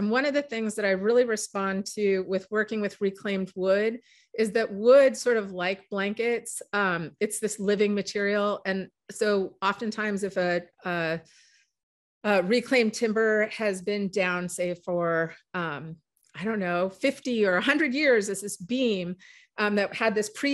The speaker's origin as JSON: {"language": "English", "region": "Pacific Northwest", "country": "United States", "tie": "born or raised there", "said": "some of this understanding probably came from growing up in the Pacific Northwest."}